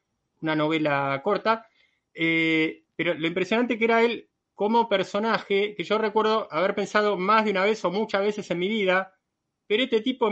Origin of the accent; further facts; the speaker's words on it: Argentina; Yo siendo argentino no leí todo